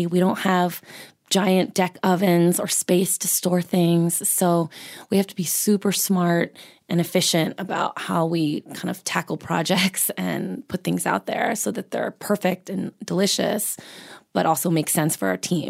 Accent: San Diego, California, United States; I mean, I'm from San Diego. It's a total car culture. People commute.

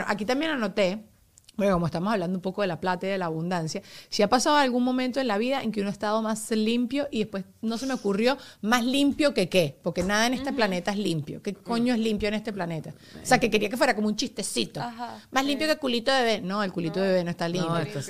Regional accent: Venezuela; si somos los latinos, si somos los venezolanos

